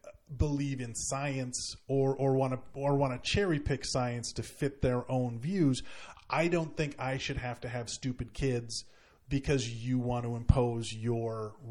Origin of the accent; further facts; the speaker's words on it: United States; And as an American, I don't feel I have religious freedom